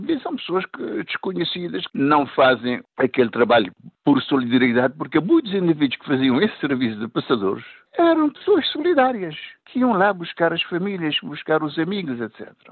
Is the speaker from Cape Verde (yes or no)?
yes; Cape Verde; also born or lived in Portugal; now in France; Eu saí de Cabo Verde em 68, eu vim para Portugal e de lá de Portugal pude sair, clandestinamente.